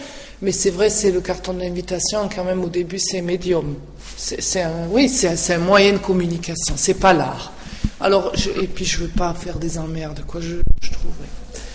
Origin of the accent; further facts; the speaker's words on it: Marignane, Provence-Alpes-Côte d'Azur, France; je viens de Marignane et nous, on a eu le Front National.